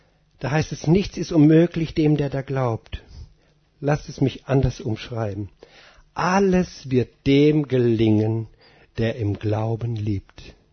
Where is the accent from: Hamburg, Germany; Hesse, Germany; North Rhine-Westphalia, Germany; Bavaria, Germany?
North Rhine-Westphalia, Germany; In Westfalen kennt man das. Wir kommen aus Westfalen.